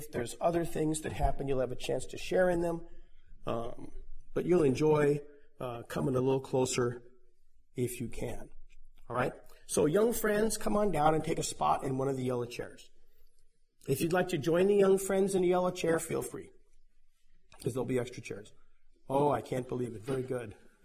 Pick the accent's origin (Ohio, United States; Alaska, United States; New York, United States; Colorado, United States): Colorado, United States; Denver; years ago when I grew up in Denver, I'm a crazy person